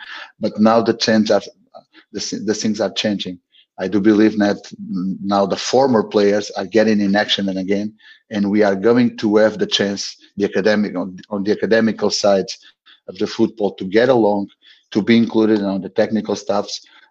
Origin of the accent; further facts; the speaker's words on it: Beja, Beja District, Portugal; After that, I went up to the under 70 and under 90s, all in my hometown club, Clube Desportivo de Beja.